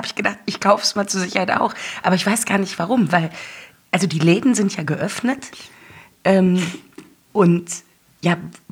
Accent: North Rhine-Westphalia, Germany; Ich komme nämlich ursprünglich aus dem Ruhrgebiet.

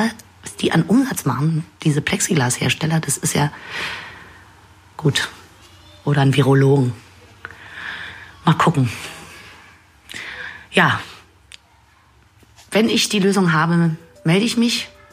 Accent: Berlin, Germany; nach München zu fahren als Berlinerin.

